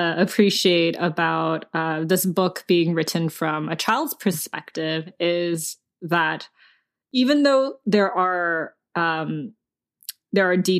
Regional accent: United States; people could probably pick up on the fact immediately that I'm American. And it's like you're Korean, but you're not considered Korean.

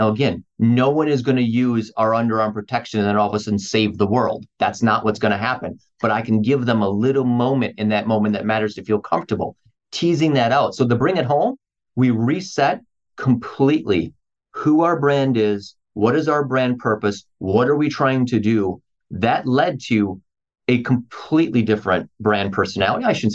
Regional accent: Wisconsin, United States; So I'm from Wisconsin originally. So we were in the Midwest

